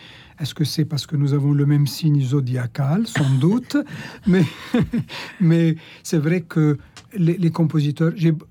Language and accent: French; Lebanon; first language English; French is a second language; moved away as an adult; now in France; je suis d'éducation purement anglophone. Je viens du Liban, et en arrivant en France